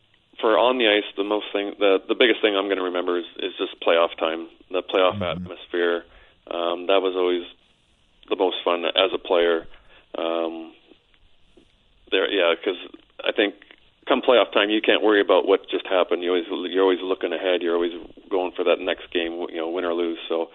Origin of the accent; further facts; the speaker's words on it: Saskatchewan, Canada; I mean, I grew up in Saskatchewan.